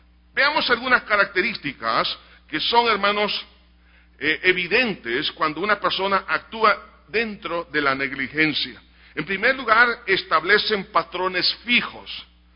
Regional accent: El Salvador; preguntémonos cuántos premios Nobel tenemos aquí como salvadoreños.

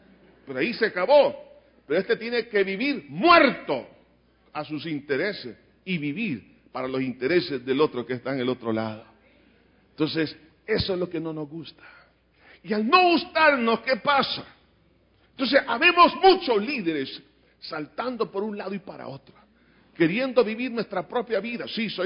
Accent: El Salvador; de mi identidad como salvadoreño

